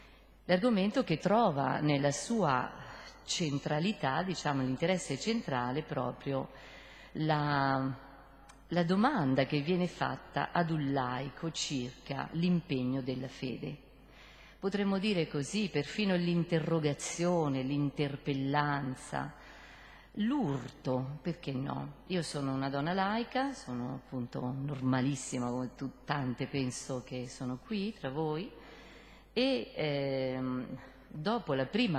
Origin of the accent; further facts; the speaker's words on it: Fermo, Marche, Italy; perché io sono di Fermo, nelle Marche